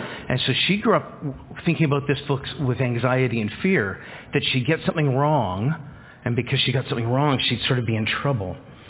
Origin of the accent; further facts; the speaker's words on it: Toronto, Ontario, Canada; all of a sudden you see in Toronto all the high-rise buildings. I'm from Scarborough. That's like, I'm home, right?